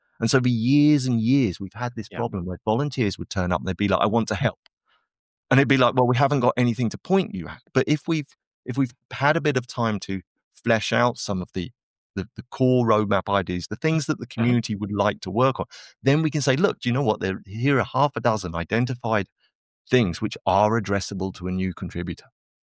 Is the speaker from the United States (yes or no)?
no; Palafrugell, Catalonia, Spain; Palafrugell, which is my hometown, which is on the Mediterranean coast in northeastern Spain.